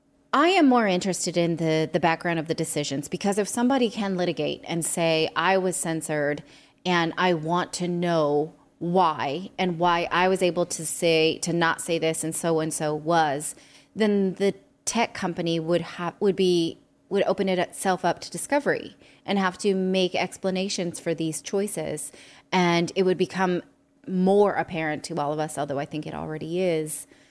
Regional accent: California, United States; It's what I had to learn not to do because I'm also from California.

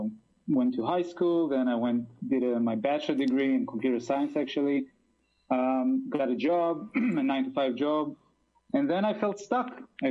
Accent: Israel; Well, I'm from Israel

